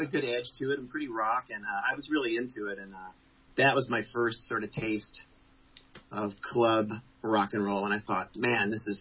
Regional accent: Champaign, Illinois, United States; I grew up in Champaign, Illinois, right?

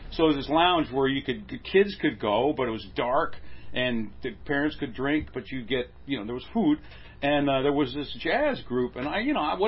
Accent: California, United States; also born or lived in Montebello; So, but I grew up in Orange County.

